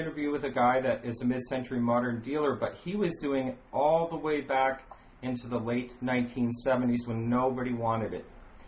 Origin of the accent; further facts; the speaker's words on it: New England, United States; for me, it's kind of tough growing up in New England and watching... auctions sometimes